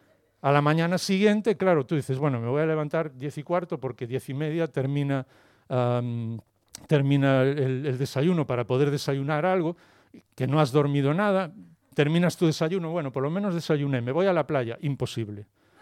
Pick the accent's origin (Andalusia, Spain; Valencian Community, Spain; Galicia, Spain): Galicia, Spain; yo soy gallego, ya sabéis, entonces me gusta preguntar todo